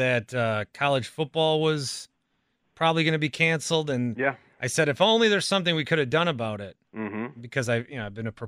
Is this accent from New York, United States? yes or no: no; Fond du Lac, Wisconsin, United States; I grew up in Fond du Lac, right outside of Oshkosh.